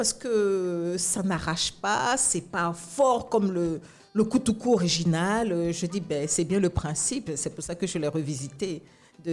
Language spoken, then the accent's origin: French; Sakassou, Vallée du Bandama, Côte d’Ivoire; also born or lived in Toumodi; Je suis baoulé de Sakassou et de Toumoudi. Nzan, en baoulé, ça veut dire boisson.